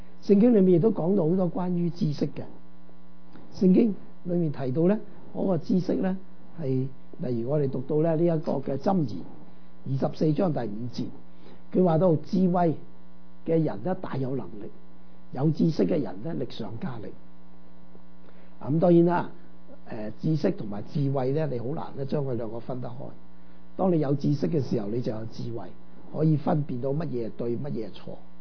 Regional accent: China; 咁我哋中國人咧都唔輸蝕啦

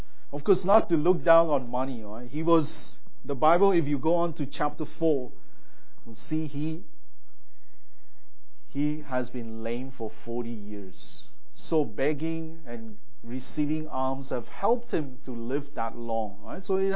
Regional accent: India; Now, I was born and raised in India.

